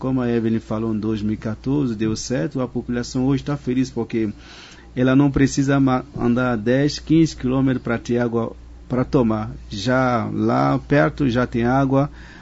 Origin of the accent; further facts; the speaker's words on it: Burkina Faso; olha para o Burkina Faso, para a minha terra